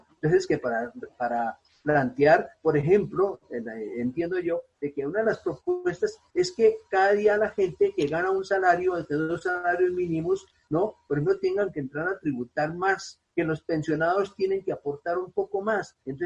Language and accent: Spanish; Colombia; Uno como colombiano, como ciudadano del común, uno paga impuestos